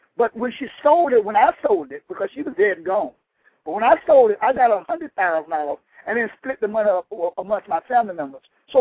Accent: Tampa, Florida, United States; when I was in Florida, when I was in Tampa, my hometown

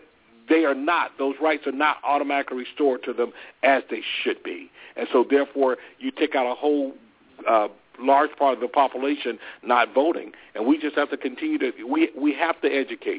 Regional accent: Selma, Alabama, United States; Because the fact, and especially me being born and raised in Selma, Alabama, this was just something that just touched me in a tremendous way.

